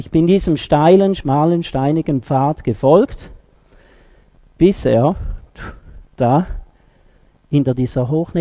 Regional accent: Switzerland; Ist klar, als Schweizer habe ich dann nach dieser Luftseilbahn, oder?

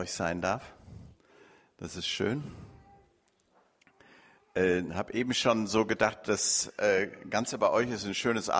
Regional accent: Bielefeld, North Rhine-Westphalia, Germany; weil ich bin in Hoberge-Ührentrup groß geworden, habe dann eine Zeit lang bei der Bundeswehr in Norddeutschland und Studium in Karlsruhe gewesen und bin dann hier zurück nach Bielefeld

